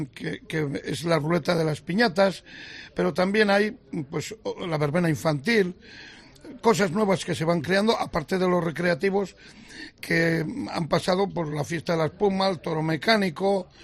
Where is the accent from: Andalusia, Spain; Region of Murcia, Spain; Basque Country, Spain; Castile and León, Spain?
Castile and León, Spain; Grijota; also born or lived in Palencia; Yo nací en Grijota, viví allí hasta la mili, prácticamente, y después ya nos trasladamos a Palencia con toda la familia.